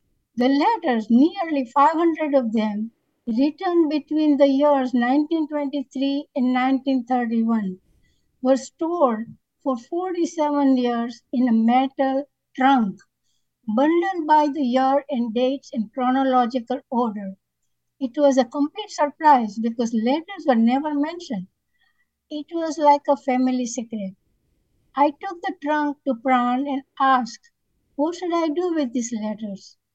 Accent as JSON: {"language": "English", "region": "Gujarat", "country": "India", "first_language": "Gujarati", "second_language": "English", "said": "Gujarat in India. It's a northwestern state. And the language, that state is a Gujarati language. It's my mother tongue. I speak very well."}